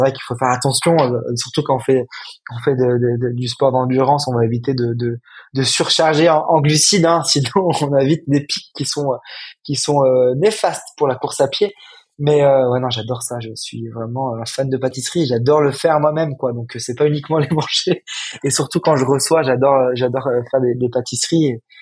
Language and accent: French; Lyon, Auvergne-Rhône-Alpes, France; je suis lyonnais, je suis originaire de Lyon